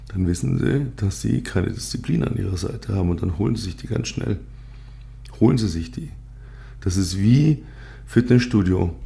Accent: Munich, Bavaria, Germany; accent: Upper Bavarian; einen Hauch von Münchner Akzent jetzt hier noch reinzubringen in die letzten Minuten. Ich kann das auch derber, also ich kann auch das richtig derbe Oberbayerisch. Ich bin zweisprachig aufgewachsen, also bayerisch und gut, aus meiner Sicht spreche ich ein passables Hochdeutsch.

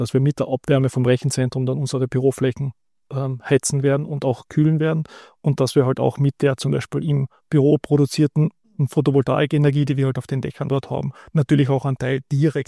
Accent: Carinthia, Austria; Da jetzt vor allem bei uns in Kärnten, also im ländlicheren Bereich, fährt vielleicht zweimal am Tag der Bus

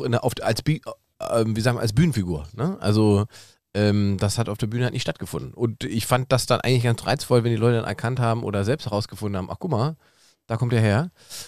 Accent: East Germany, Germany; Ich bin ja Ossi seit Geburt. Und ich habe schon mein letztes Soloprogramm damit verbracht, über meine ostdeutsche Herkunft auch zu sprechen.

